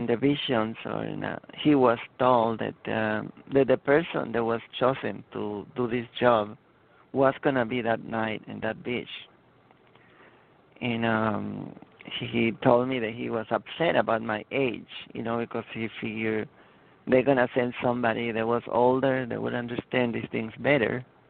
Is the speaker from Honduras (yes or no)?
yes; Honduras; This happened when I was growing up in Honduras, Central America.